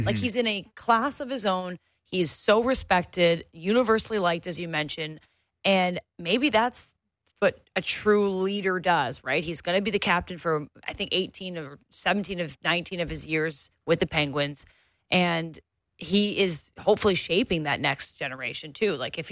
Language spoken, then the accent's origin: English; Canada; maybe there is a bias as a Canadian as somebody that, you know, likes Sidney Crosby